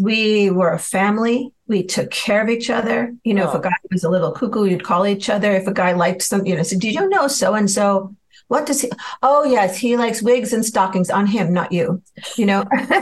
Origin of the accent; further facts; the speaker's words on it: Chicago, Illinois, United States; now in California, United States; but I'm from Chicago. My director's from Chicago.